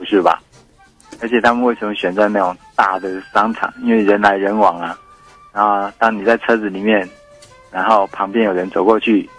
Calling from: Chiayi, Taiwan; 我是嘉义的

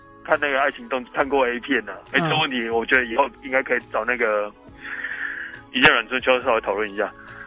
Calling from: Yilan County, Taiwan; 我是宜兰的那个自耕农。

